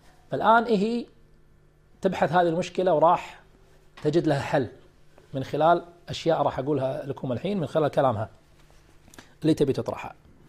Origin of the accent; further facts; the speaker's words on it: Kuwait; أنا سألت بعض المكتبات عندنا في الكويت هني يبيعون كتبه